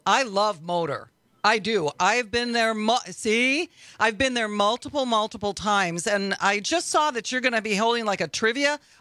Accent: Milwaukee, Wisconsin, United States; And I'm like, I'm from Milwaukee. I got it at the Harley Museum.

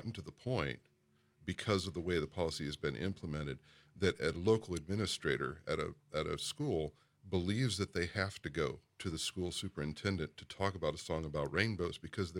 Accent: Kentucky, United States; I remember I grew up in South Central Kentucky in the 80s

